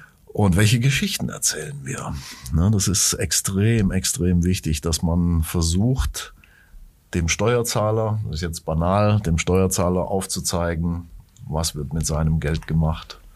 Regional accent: Baden-Württemberg, Germany; born there; ich bin im Schwarzwald geboren

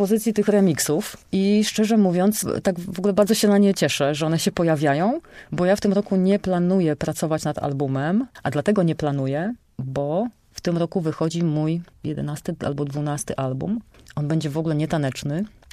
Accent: Rakoniewice, Greater Poland Voivodeship, Poland; bo właśnie dlatego, że jestem z Rakoniewic, to znowu byłam jedyna, która chciała mieć deskorolkę

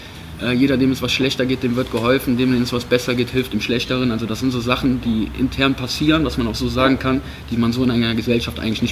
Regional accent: Cologne, North Rhine-Westphalia, Germany; ich komme aus Kalk

